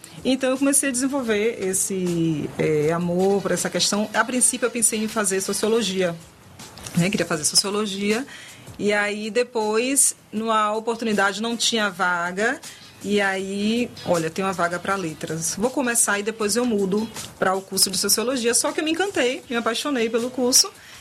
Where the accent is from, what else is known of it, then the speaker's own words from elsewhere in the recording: Itabuna, Bahia, Brazil; now in Salvador, Brazil; meu esposo, o trabalho dele mudou para cá e foi assim que nós saímos de Itabuna para vir para cá.